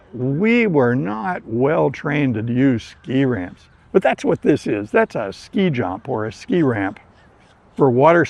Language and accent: English; East Coast, United States; also born or lived in West; And of course, when I grew up on the East Coast, it was very humid and we got used to it. But having lived in the West for so many years